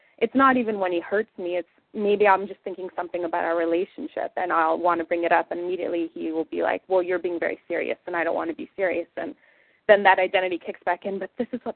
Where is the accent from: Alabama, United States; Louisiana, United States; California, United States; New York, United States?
California, United States; San Francisco; from San Francisco.